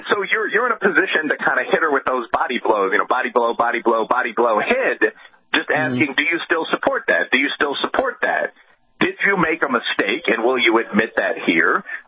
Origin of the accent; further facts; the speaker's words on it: Chicago, Illinois, United States; I mean, I'm from Chicago.